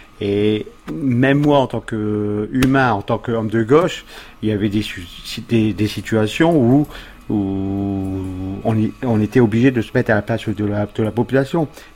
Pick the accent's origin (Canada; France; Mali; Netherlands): France; Calais, Hauts-de-France; born there; Je suis né à Calais.